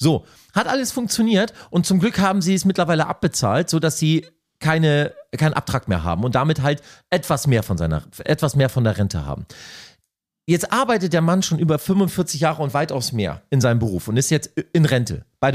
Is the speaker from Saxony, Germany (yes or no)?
yes; Leipzig, Saxony, Germany; born there; also wir kommen ja ursprünglich aus dem Osten, so, wir sind ja in Leipzig, also ich bin in Leipzig geboren, mein Papa ist damals von Stade rüber in den Osten